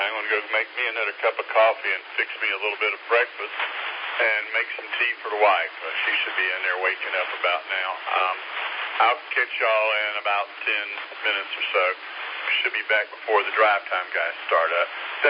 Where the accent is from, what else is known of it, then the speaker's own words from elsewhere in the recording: the South, United States; I'm born and raised in the South, and so I understand the yes sirs and the yes ma'ams and that kind of stuff.